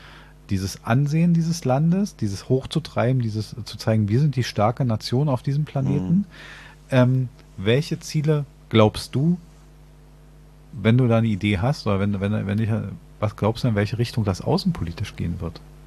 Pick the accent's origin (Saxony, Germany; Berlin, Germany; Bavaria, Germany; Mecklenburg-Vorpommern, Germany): Berlin, Germany; als Berliner wissen wir das sehr genau